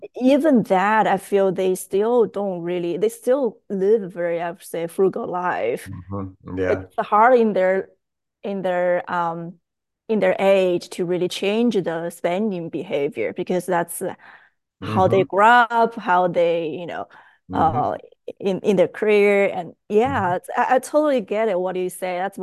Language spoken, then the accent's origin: English; China; I grew up in China. My parents are small business owner.